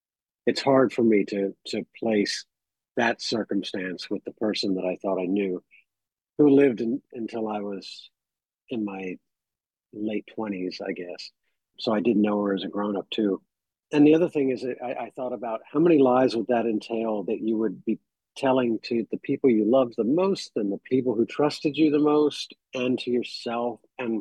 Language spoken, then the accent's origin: English; Florida, United States; I grew up in Florida.